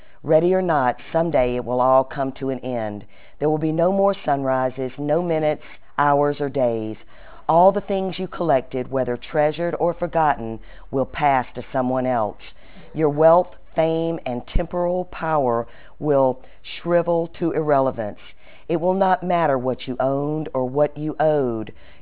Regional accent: Greensboro, Georgia, United States; also born or lived in Macon; I grew up down in Macon, Georgia, in kindergarten, right before kindergarten, my parents moved to Greensboro, Georgia, and we lived there for 4 years

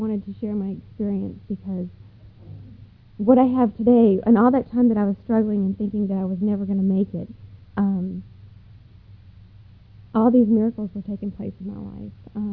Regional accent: Denver, Colorado, United States; I'm originally from Denver, and at night I used to wear, like black leather.

